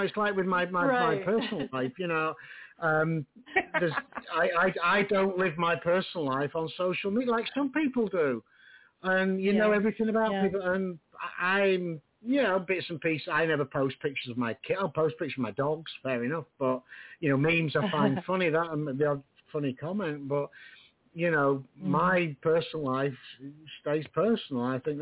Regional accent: United Kingdom; Obviously, being a Brit, I could understand him.

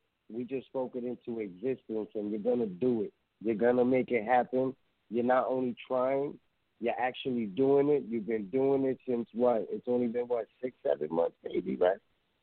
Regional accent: Bronx, New York, United States; You already know I'm from the Bronx. We here.

